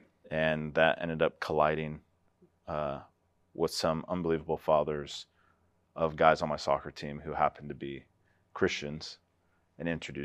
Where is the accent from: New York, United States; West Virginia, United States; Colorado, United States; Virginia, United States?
Colorado, United States; Colorado Springs; I remember growing up in Colorado Springs, we would drive by Focus on the Family.